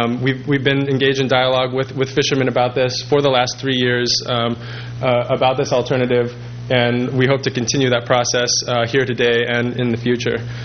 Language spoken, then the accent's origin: English; California, United States; I grew up in the Southern California coast.